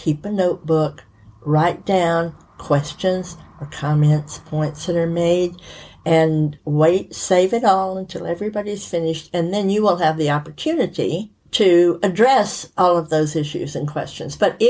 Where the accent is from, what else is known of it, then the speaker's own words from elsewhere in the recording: United States; Well, because I'm American in a group full of Brits, I have recently stopped marking misspellings